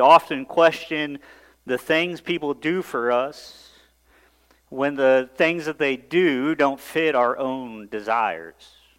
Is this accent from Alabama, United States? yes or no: no; Missouri, United States; I grew up in North Central Missouri in a little farming community.